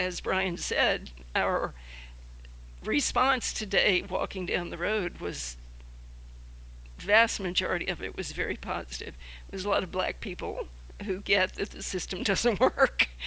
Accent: Macon, Georgia, United States; I'm originally a Georgia native. I was born in Macon, which we're not going to walk through, but it's not terribly far away.

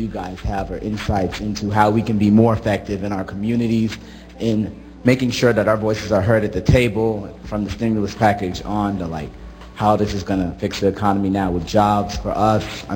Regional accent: Atlanta, Georgia, United States; now in Washington, United States; I'm from Region 5. I'm from Atlanta. Right now I live in D.C.

